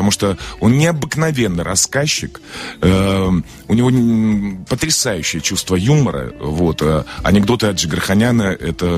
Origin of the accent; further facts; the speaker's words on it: Donbas, Ukraine; А еще открою секрет, я родом из Донбасса